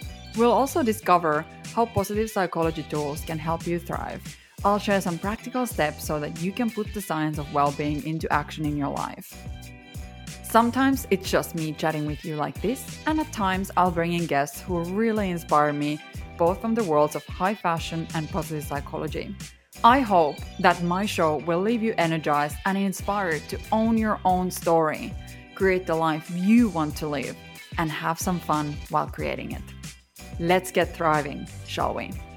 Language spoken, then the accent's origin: English; Finland; his team's recent trip to Finland, my home country.